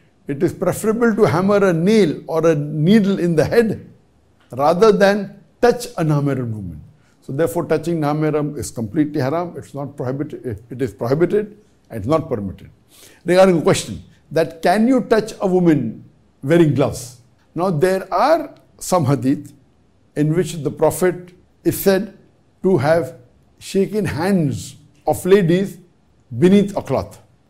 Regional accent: India; I'm from India.

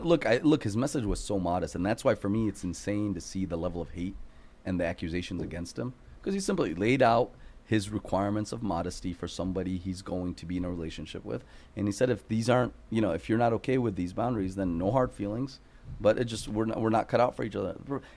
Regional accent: United States; growing up in America, it's easy to feel tempted and seduced.

